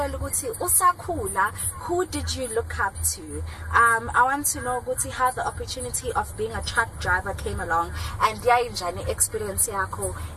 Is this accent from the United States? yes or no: no; Mpendle, KwaZulu-Natal, South Africa; He comes from Mpendle and Umgungundlovu, which is my hometown.